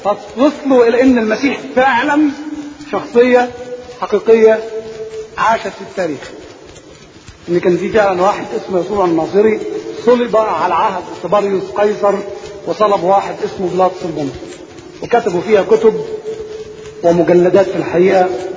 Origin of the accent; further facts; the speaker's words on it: Egypt; الطب الحديث موضوع آخر غير الطب الموجود عندنا في مصر